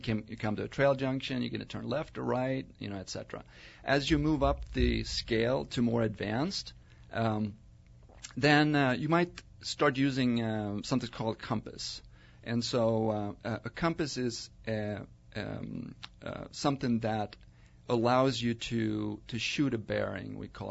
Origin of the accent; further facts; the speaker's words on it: Sweden; I grew up in Sweden, and the sport actually had its birthplace in Sweden.